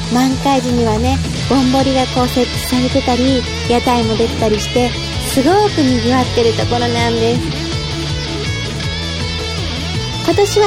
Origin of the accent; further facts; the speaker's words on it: Tottori, Japan; は今地元の鳥取県に用事でこう帰省してて、 … の生まれた鳥取県鳥取市